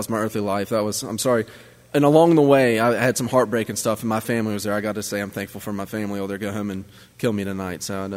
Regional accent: Greensboro, North Carolina, United States; I was born right here in Greensboro, and not only was my family Christian, but they went to this assembly. So I'm super thankful that I grew up in a place where I could get the Word of God taught to me every week

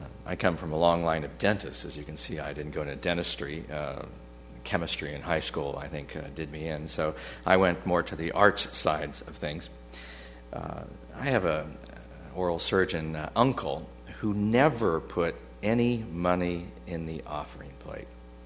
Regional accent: United States; Now, as an American, I reacted against that.

